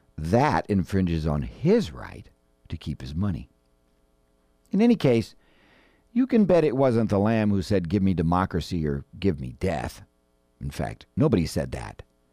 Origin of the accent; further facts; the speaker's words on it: California, United States; I grew up in Marin.